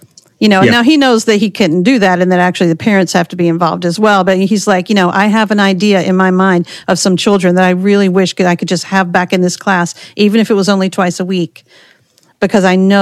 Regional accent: North Carolina, United States; now in New York, United States; I'm from North Carolina.

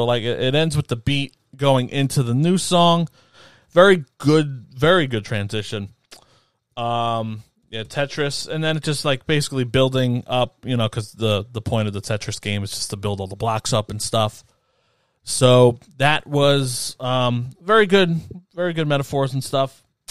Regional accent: New York, United States; It reminded you of, you know, me growing up in New York.

